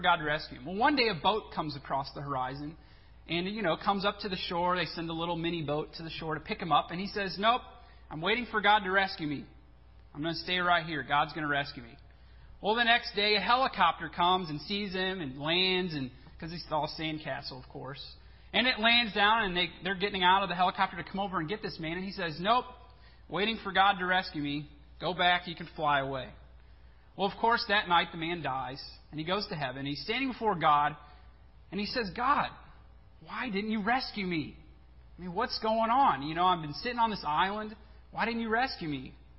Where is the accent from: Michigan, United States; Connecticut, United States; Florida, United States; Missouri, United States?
Missouri, United States; St. Louis; Well, I grew up in St. Louis, and you know, there's a St. Louis Zoo, and so we used to go there often to see all the animals.